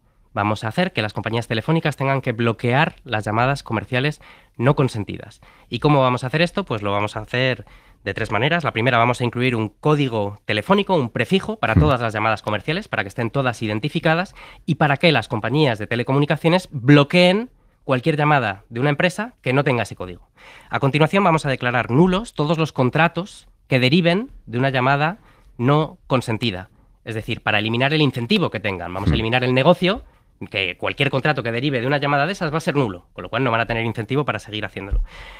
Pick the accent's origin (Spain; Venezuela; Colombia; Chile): Spain; Igual soy el único español al que una llamada de spam me relaja